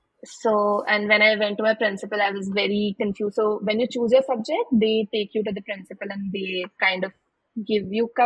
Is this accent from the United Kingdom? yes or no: no; Indore, Madhya Pradesh, India; English is a second language; So I was born and brought up in Indore in a joint family.